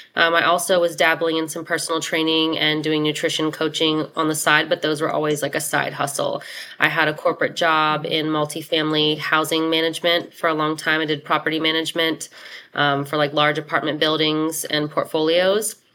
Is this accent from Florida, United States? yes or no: no; New Orleans, Louisiana, United States; moved away as an adult; also born or lived in Virginia; I went to James Madison University. It's kind of how I ended up in Virginia. I'm from New Orleans originally, and I stayed in the area.